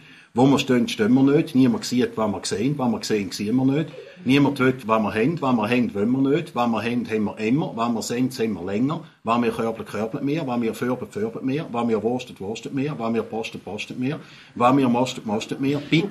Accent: St. Gallen, Switzerland; Als ich meine wenigen Abstecher in meinen Heimatkanton St. Gallen die letzten 2 Jahre gemacht habe

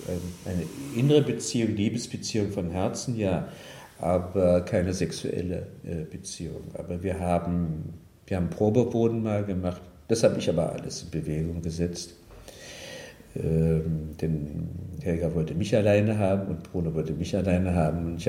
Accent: Berlin, Germany; born there; Ich bin in Kreuzberg im Keller geboren, in einer fensterlosen Wohnung, in der Adelbertstraße 88.

